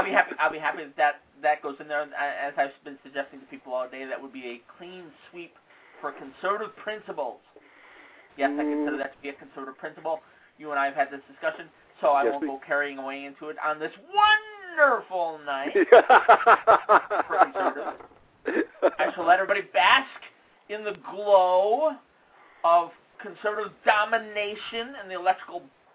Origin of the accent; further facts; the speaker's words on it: Chicago, Illinois, United States; Well, I'm from Chicago originally.